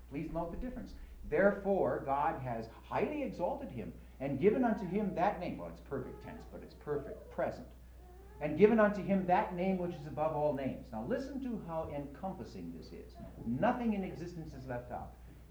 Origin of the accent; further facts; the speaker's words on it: the South, United States; Notice that I say it like, Jesus. That's because I come from the South.